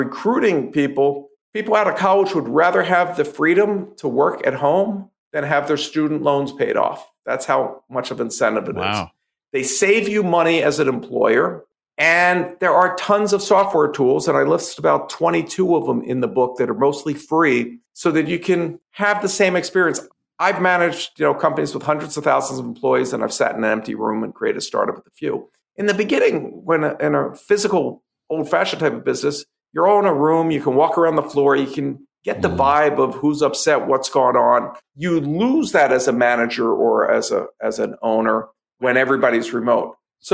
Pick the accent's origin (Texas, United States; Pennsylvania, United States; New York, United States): Pennsylvania, United States; Philadelphia; I grew up in Philadelphia. We had three reading groups in first grade.